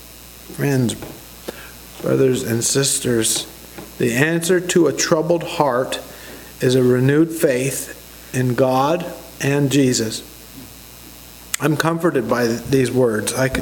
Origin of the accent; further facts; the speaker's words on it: Saskatchewan, Canada; Where are you from? I'm from Saskatchewan, you know, so my home, and I was always mixed up in my head. Where is my home?